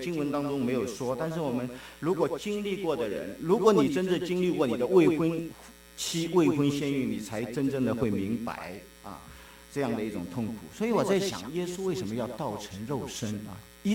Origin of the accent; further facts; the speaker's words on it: China; 神爱世人，不是神爱西人哈、啊，神爱我们中国人的